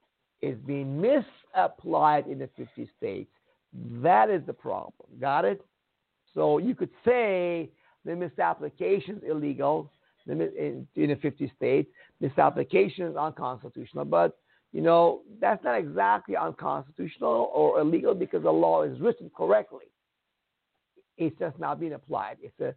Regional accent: Iran; I come from Iran, where the Zoroastrianism, the first religion of the world, came from.

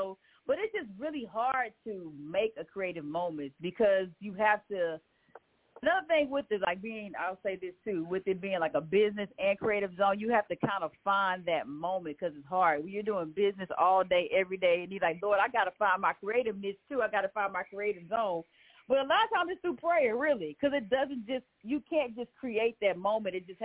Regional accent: San Antonio, Texas, United States; I grew up in San Antonio, Texas, so San Antonio, just put it out there, it's like 6% black, right?

